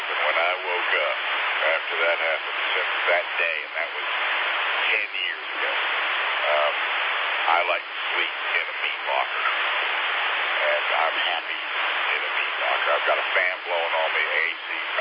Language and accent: English; Columbia, United States; I grew up in Columbia. The only way to survive in Columbia during the summer when I was a kid was we went to the lake every day during the summer.